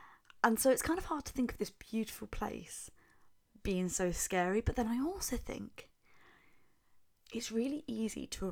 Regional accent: South East England, United Kingdom; I'm sort of from Kent originally. I'm from South East London, Kent area

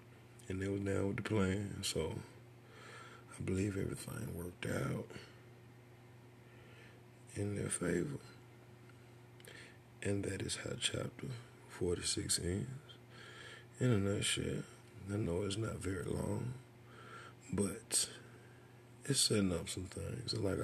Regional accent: Alabama, United States; I'm from Bama, so they had like a little Auburn, Alabama type of, you know, they will coexist together.

